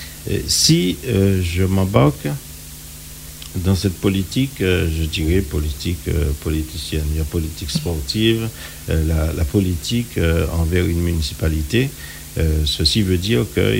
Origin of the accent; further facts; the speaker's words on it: Martinique, France; mais je suis un martiniquais. Je veux que ma Martinique évolue